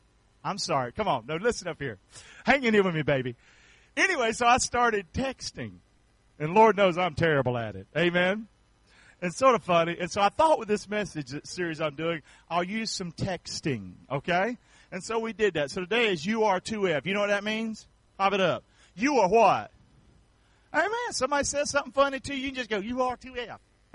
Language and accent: English; the South, United States; I'm a Southerner. That's what I am.